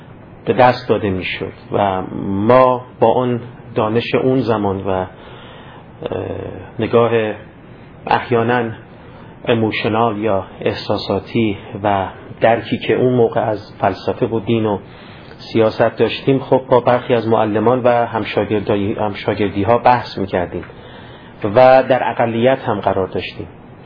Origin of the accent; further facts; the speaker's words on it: Iran; من خب در خانواده مذهبی به دنیا آمدم و بزرگ شدم. در ایران هم در مدرسه و دبیرستان نیکان درس می‌خواندم تا دیپلم گرفتم.